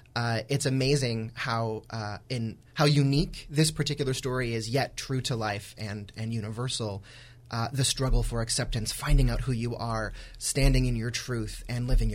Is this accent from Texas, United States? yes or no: no; Syracuse, New York, United States; born there; I was born in Syracuse, New York, and went to college in Patrick's hometown in Cortland, New York.